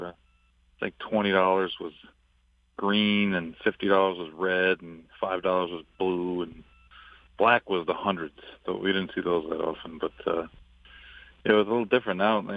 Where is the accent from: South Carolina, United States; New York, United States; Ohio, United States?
New York, United States; Saratoga Springs; growing up in Saratoga, the harness track was open, you know, most of the year